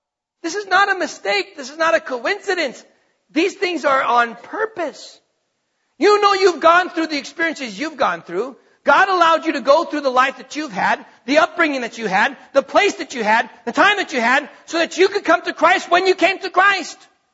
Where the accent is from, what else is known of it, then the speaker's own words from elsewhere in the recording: North Dakota, United States; I was born and raised in North Dakota. The heartland, right? Farms and fields. I was born in a small town, less than 1,200 people. Moved to a big town of 8,000.